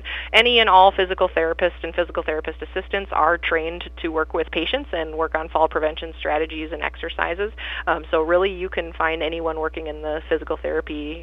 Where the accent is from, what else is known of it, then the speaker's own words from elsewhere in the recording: Montevideo, Minnesota, United States; I'm born and raised in Montevideo.